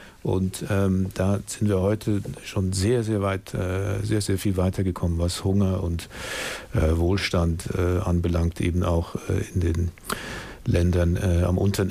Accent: Switzerland; Ich bin in der Schweiz aufgewachsen.

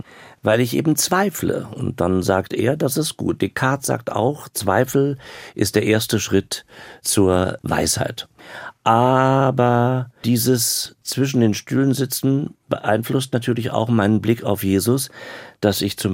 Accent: Germany; Je älter ich werde, spüre ich neben den jüdischen Wurzeln auch immer mehr und immer mehr mein Deutschsein.

